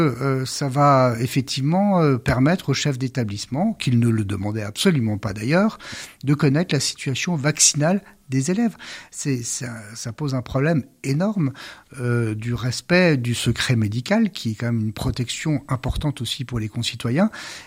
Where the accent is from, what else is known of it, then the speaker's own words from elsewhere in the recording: Grand Est, France; évidemment nous sommes français, on est fiers d'être français